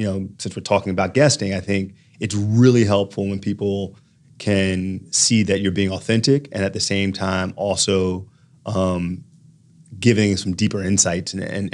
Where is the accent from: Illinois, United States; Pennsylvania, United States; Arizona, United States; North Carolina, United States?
Pennsylvania, United States; Philadelphia; I've always been very social justice oriented, born and raised in South Philadelphia.